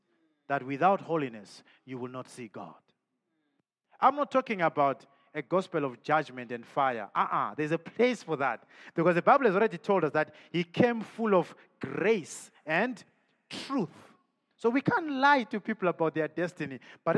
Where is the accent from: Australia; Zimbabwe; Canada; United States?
Zimbabwe; moved away; because I'm from Zimbabwe originally.